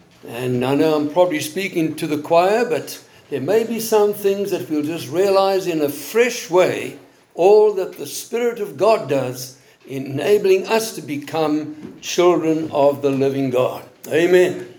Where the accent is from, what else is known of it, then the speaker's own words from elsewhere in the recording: South Africa; I come from South Africa. I was born there many hundreds of years ago.